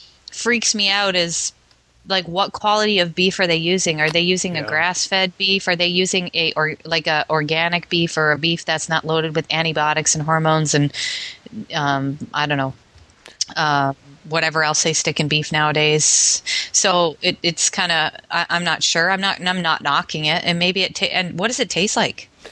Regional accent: Canada; I come from Canada. I come from beef country, Cass.

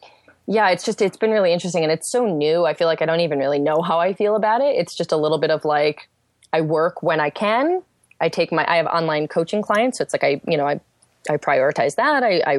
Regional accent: New York, United States; I grew up upstate New York, sort of by Syracuse, but mostly by cows and tractors.

